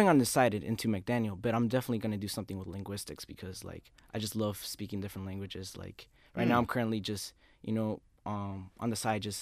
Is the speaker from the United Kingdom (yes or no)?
no; El Salvador; also born or lived in Sunnyvale, California, United States; So I was born there in Sunnyvale, California. It's like a couple minutes away from San Francisco. And then my mom was like, actually, my dad was like, you know, we're going back to El Salvador. So, like, I was like, you know, not even 1 year old, and we went back to El Salvador